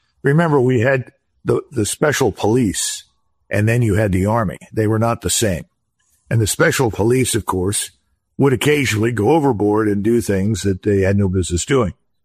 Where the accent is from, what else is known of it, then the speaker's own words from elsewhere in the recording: Scotland, United Kingdom; We're all Scottish, so I had a certain rapport instantly.